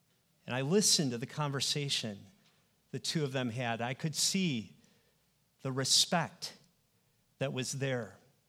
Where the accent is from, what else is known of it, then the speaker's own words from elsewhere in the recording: United States; And the people of Nepal were very welcoming and warm toward me as an American guest.